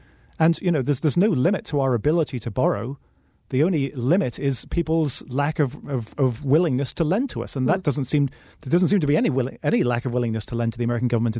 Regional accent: Northern Ireland, United Kingdom; Well, I've been lucky enough to live all around the world, but I'm originally from Northern Ireland, just outside Belfast.

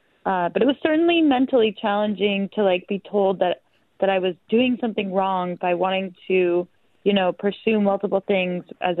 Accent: United States; So I'm Greek American by birth, and I had the honor of competing in the Olympics for Team Greece

